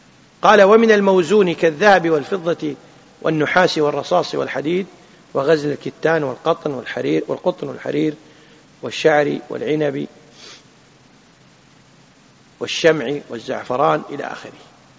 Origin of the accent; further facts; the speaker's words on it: Kuwait; وإلى اليوم عندنا في الكويت يكتبون على